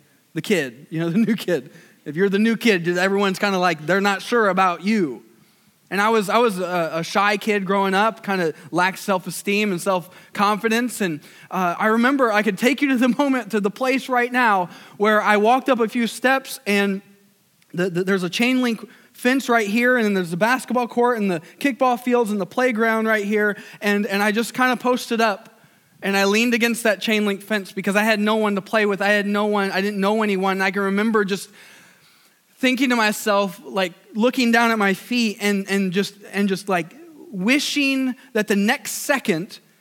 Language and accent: English; Fort Wayne, Indiana, United States; I grew up in DuPont Estates. If you're familiar with Fort Wayne, Indiana, DuPont Road, there's a trailer park on DuPont Road that I grew up with my mom and my brother